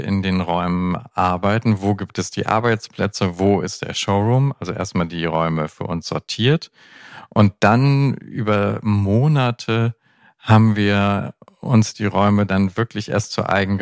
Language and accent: German; Bremen, Germany; Ich komme aus Bremen, aber ich komme da vom Land.